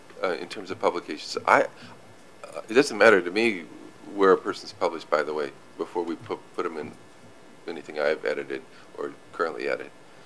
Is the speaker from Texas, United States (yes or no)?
no; Washington, United States; The dumb luck of my young publishing life was that I grew up in Washington State.